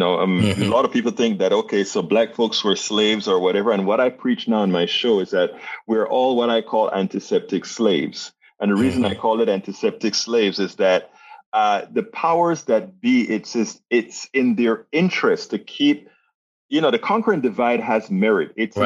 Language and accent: English; Panama; And I'm from Panama, Central America.